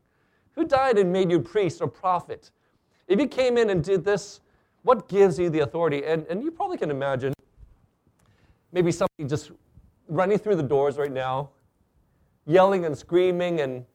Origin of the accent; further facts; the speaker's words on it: Hong Kong; And I recall growing up in Hong Kong, there were temples and shrines, not in every street corner, but usually in many communities.